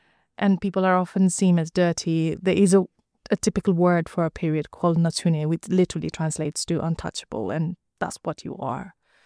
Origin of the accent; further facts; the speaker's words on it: Nepal; moved away as an adult; now in United Kingdom; I grew up in Nepal, moved to here in the UK when I was 20 years old. So that's 16 years ago now.